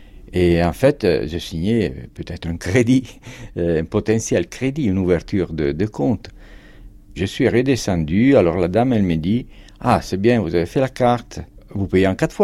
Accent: Italy; born there; Je suis né en Italie, en fait.

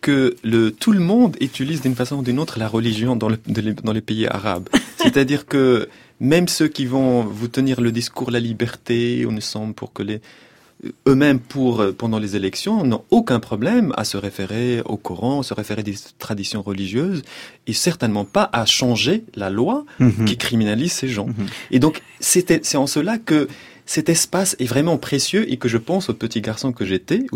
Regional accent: Salé, Rabat-Salé-Kénitra, Morocco; très martyrisé, très violenté par tout un tas de monde quand j'étais petit au Maroc, à Salé

